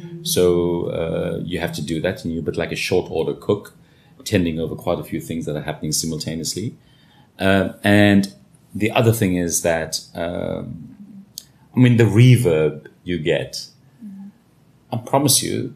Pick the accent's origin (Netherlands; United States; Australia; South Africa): South Africa; And you know, we're still South African bulls. It's been really, really tough in the last decade, and you know, we have felt some existential stress about our country in of recent.